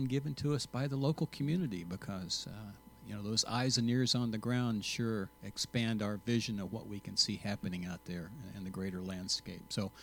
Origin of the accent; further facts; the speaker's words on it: Kentucky, United States; I'm actually from Eastern Kentucky.